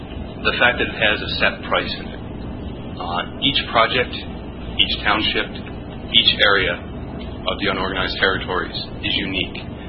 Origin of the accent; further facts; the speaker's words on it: New York, United States; I'm originally from New York State. I'm not used to things moving this swiftly with the legislative body.